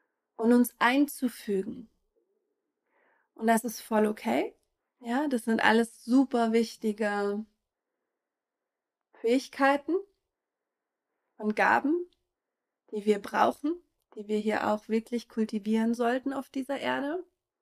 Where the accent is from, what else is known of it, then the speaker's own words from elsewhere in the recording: East Germany, Germany; Ich komme beispielsweise aus der DDR, das ist nochmal ein anderer Kontext, als wenn du vielleicht woanders aufgewachsen bist.